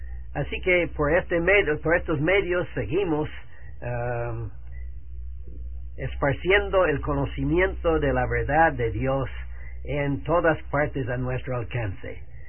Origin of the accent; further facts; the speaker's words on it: Canada; now in Santo Domingo, Dominican Republic; Yo soy de Canadá, canadiense, y he pasado 50 años, más de 50 años en la República Dominicana, los últimos 40 años de estos en Santo Domingo, la capital.